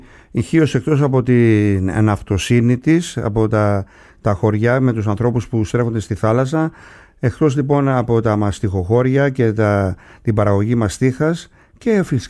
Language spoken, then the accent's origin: Greek; Kasos, South Aegean, Greece; όπως η Κάσος, σωστά, το νησί μου